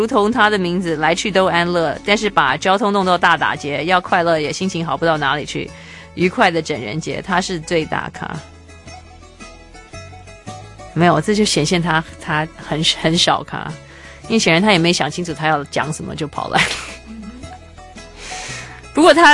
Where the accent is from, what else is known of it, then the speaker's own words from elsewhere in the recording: Taiwan; 我本来就不是，我是台湾人